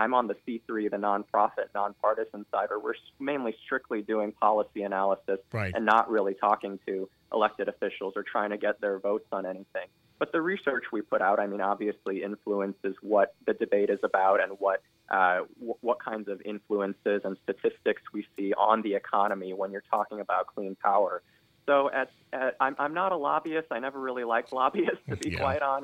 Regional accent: Indiana, United States; not just because I'm from Indiana.

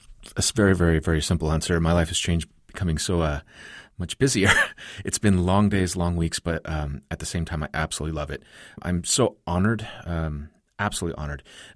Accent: Fresno, California, United States; also born or lived in Los Angeles; it's about L.A., where I was originally born. And then I'm flipping through, and there's this article in Fresno Poets. This is about 95-ish. And I was just so stunned. I wasn't into poetry, but, like, here is my hometown now, Fresno

